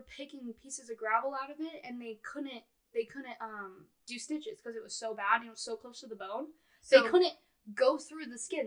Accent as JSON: {"language": "English", "town": "Dallas", "region": "Texas", "country": "United States", "tie": "born or raised there", "said": "Like, I grew up in Dallas."}